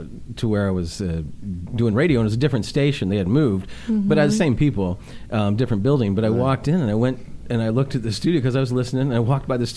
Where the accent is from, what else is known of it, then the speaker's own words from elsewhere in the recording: Peoria, Illinois, United States; Well, I'm from downstate. I'm from Peoria.